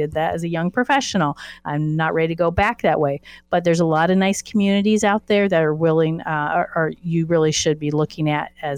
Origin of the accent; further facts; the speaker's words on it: California, United States; Well, I came from California, and trust me, we did see a lot of appreciation out in California, but that is not the norm.